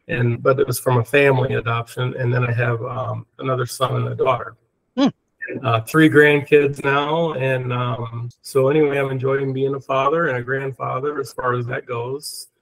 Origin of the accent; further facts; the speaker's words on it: Illinois, United States; Well, I grew up here in Northern Illinois, and you know, most of my life, you know, around here.